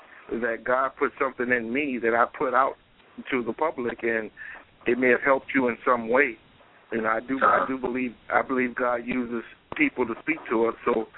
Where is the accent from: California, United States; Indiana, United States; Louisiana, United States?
Louisiana, United States; New Orleans; I'm from New Orleans.